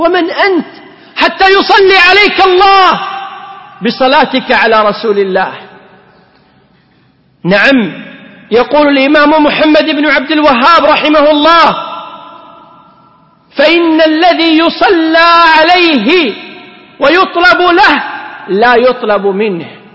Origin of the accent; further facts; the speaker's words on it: Kuwait; نصلي ونحن في بلدتنا في الكويت على الحبيب محمد صلى الله عليه وسلم